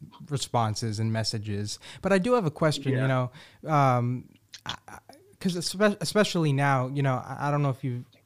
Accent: Boston, Massachusetts, United States; because I'm born and raised in Boston

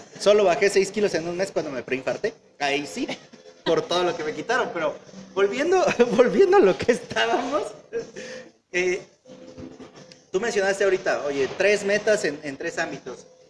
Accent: Oaxaca, Mexico; yo sí soy oaxaqueño, ustedes me disculparán

